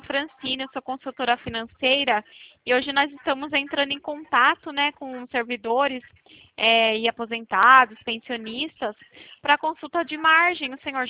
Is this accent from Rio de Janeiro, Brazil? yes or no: no; Itu, São Paulo, Brazil; Eu sou daqui de Itu.